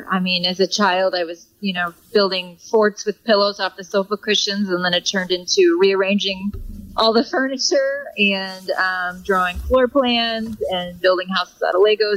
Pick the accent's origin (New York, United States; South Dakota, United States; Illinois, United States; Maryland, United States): Illinois, United States; Belleville; now in Chicago, United States; Yeah, I grew up in Belleville.